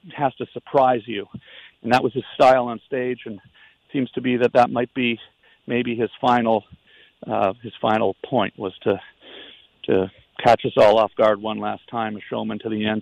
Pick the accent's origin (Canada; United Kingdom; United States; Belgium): Canada; Ottawa, Ontario; I don't know if it was because I was from Ottawa, and I grew up on Monson Crescent just down the road from Jasper, where he grew up